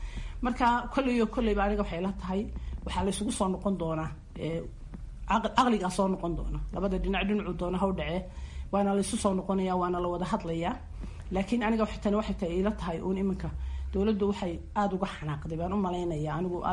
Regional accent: Somaliland, Somalia; anigu waxaan ahay reer Soomaaliland

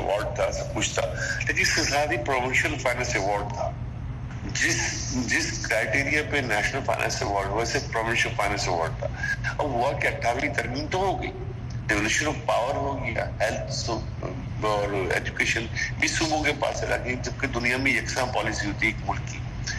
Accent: Karachi, Sindh, Pakistan; میں کراچی والا ہوں, میں کراچی میں رہتا ہوں, میں کراچی میں گھومتا پھرتا ہوں

